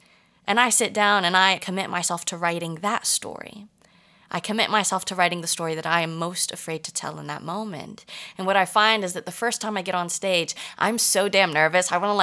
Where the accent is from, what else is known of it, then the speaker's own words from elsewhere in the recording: United States; this guy asks me where I'm from, and I say I'm from America, and he says, no, where are you really from? And then I have to say, okay, well, my parents are Egyptian.